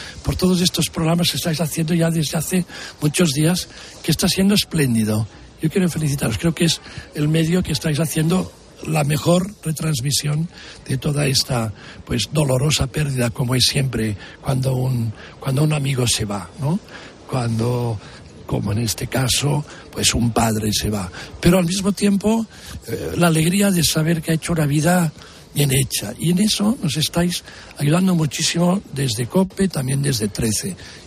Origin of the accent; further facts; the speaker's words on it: Catalonia, Spain; No solo el español, yo también, de mi tierra, habló catalán.